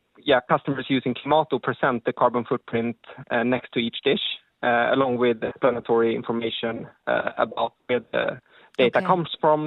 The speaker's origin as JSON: {"language": "English", "country": "Sweden", "accent": "Scandinavian", "second_language": "English", "said": "So I apologize for my Scandinavian accent."}